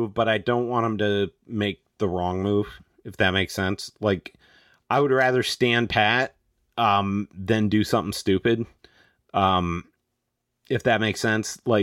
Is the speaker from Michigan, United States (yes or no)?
no; Anchorage, Alaska, United States; Yeah, I will say the Korean food growing up in Anchorage, Alaska was legit, too.